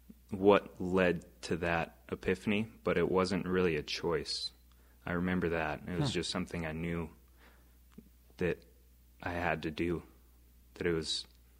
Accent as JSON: {"language": "English", "town": "Helena", "region": "Montana", "country": "United States", "tie": "born or raised there", "said": "I grew up in Helena most all my childhood until I was 9 years old. We lived on a small place west of Helena"}